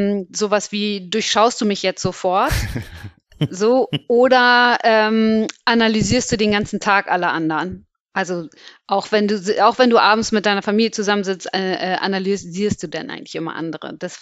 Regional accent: Hamburg, Germany; ich komme aus Hamburg, in der Nähe von Hamburg. Ich bin in einer Reihenhaussiedlung groß geworden.

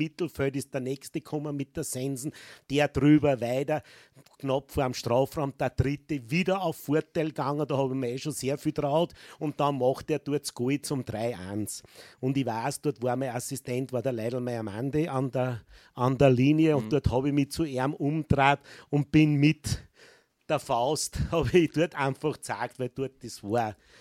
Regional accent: Linz, Upper Austria, Austria; das war als Linzer ein Linzer Spiel

